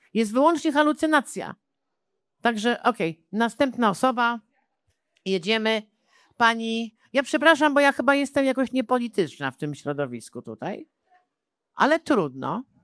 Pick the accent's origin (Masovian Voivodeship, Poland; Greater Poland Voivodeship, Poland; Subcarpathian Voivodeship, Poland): Masovian Voivodeship, Poland; Warsaw; Do szkoły chodziłam na Nowolipiu, a jestem dziewczyna z Nowolipek. Poniatówka to moja szkoła.